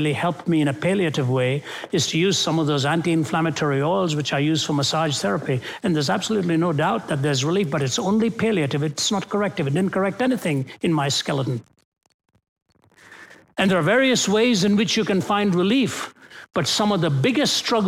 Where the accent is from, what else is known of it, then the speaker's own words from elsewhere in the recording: India; I was born and raised in India. I know that system very well.